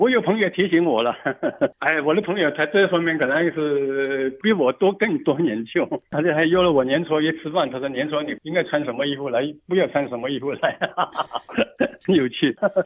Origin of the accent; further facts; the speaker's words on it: Guangzhou, Guangdong, China; moved away as an adult; now in Australia; 我来自广州，1987年秋来了，是39年，将近40年了，正式退休了。我本身是属马的，是我生于1954年，是甲午马， 这个木马了。